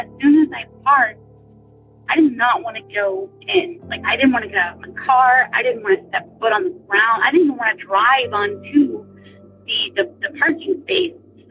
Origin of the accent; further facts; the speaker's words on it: South Carolina, United States; I am from South Carolina.